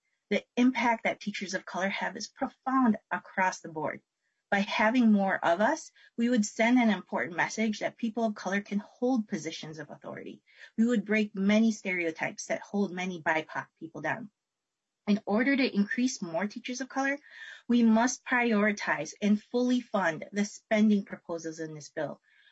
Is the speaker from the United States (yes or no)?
yes; Minneapolis, Minnesota, United States; English is a second language; I grew up in Southside, Minneapolis. I graduated from Minneapolis Public Schools, and I've come back as an ESL teacher at South High School. As an immigrant and former EL student